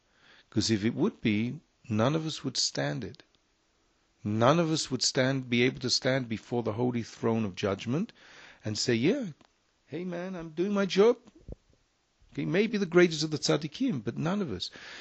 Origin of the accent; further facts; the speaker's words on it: England, United Kingdom; because I'm English, I don't know about basketball.